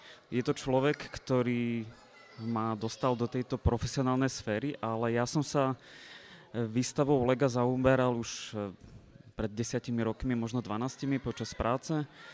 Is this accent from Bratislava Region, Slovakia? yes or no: yes; Bratislava, Bratislava Region, Slovakia; a vlastne chcem to tak umiestniť ako hrdý Bratislavčan.